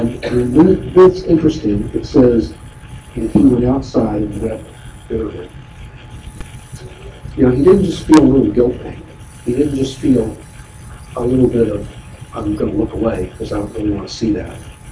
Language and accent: English; the South, United States; Just like they hear one of us, they don't know exactly which state we're from, but they know we're from the South somewhere.